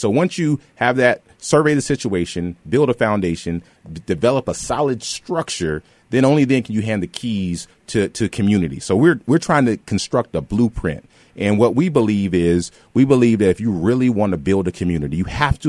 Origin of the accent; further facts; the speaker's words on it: South Carolina, United States; also born or lived in Iowa; I'm from South Carolina, and coming from Iowa to South Carolina, I do see there is some good here, much better, especially for a black person like me leaving the South, coming to the Midwest.